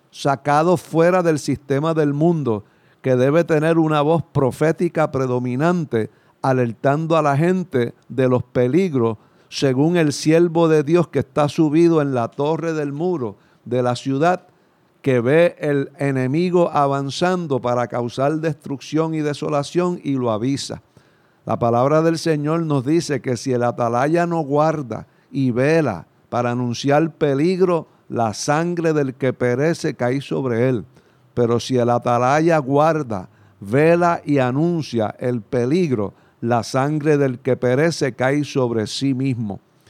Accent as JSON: {"language": "Spanish", "country": "Puerto Rico", "said": "nos afecta a nosotros como puertorriqueños por nuestra relación con los Estados Unidos"}